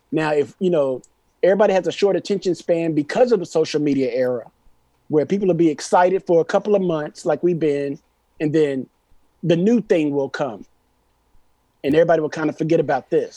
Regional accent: Austin, Texas, United States; Well, you know, I'm born and raised in Austin, right?

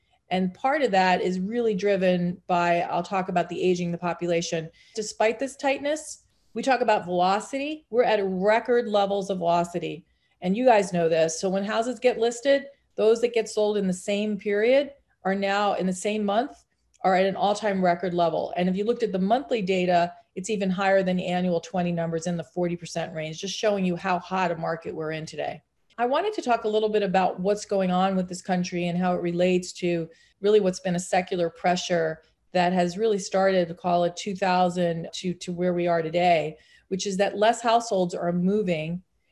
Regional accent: Ohio, United States; also born or lived in New York; My home state of Ohio, formerly a New Yorker

